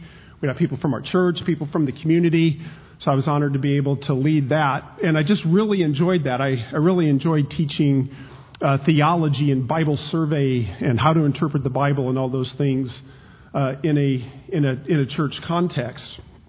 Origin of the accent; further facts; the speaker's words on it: Omaha, Nebraska, United States; Like my hometown is Omaha, Nebraska. I hope that's okay. I'm a Cornhusker.